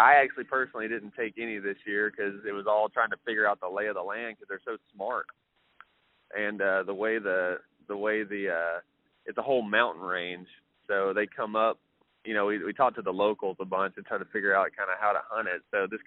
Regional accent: Ardmore, Tennessee, United States; You know, for me, I grew up in Ardmore, Tennessee, which, if you know anything about, which is right on the Alabama-Tennessee line.

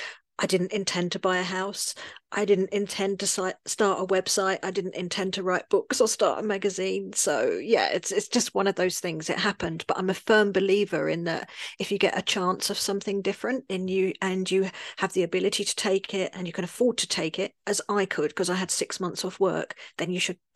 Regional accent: London, United Kingdom; accent: Cockney; moved away as an adult; now in France; I'm from London, as you might tell from my accent. I'm a Cockney, like, you know, Mary Poppins style.

